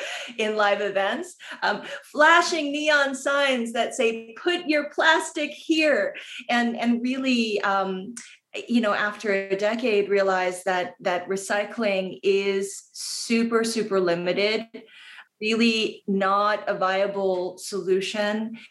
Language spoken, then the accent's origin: English; New York City, New York, United States; Myself, I grew up in New York City. I'm based here. I spend half my time in central Vermont.